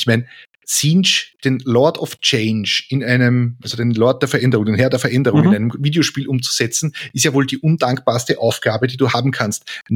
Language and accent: German; Lower Austria, Austria; weil ich bin Niederösterreicher